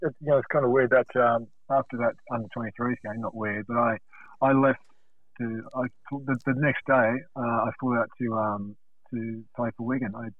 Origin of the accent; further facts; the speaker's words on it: New South Wales, Australia; also born or lived in United Kingdom; So, I'm basically, apart from being born over there, I'm basically an Aussie. But I grew up around Maroubra, Coogee. Ended up in Botany, so I ended up playing for Mascot.